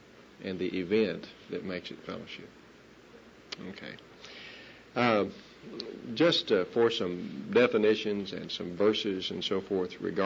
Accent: Duncan, Oklahoma, United States; from Duncan.

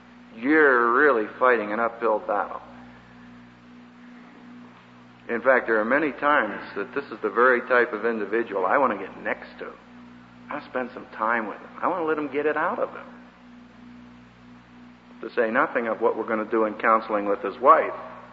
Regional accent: Philadelphia, Pennsylvania, United States; I just happened to mention I was from Philadelphia or I had an Eskimo dog when I was a boy

